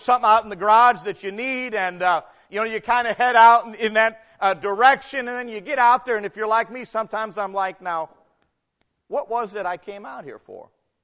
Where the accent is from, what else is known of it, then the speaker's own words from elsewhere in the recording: Missouri, United States; also born or lived in Illinois; I'm from Missouri. We lived near St. Louis, a pretty good-sized city, and I lived in Illinois at some point in time